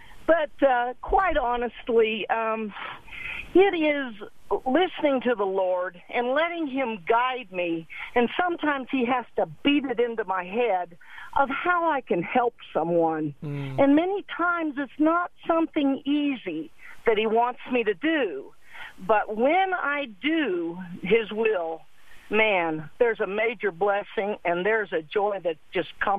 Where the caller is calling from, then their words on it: Morton, Texas, United States; Well, I'm close to Lubbock. I'm in a small town called Morton, but we usually say we're from Lubbock because nobody knows where Morton is.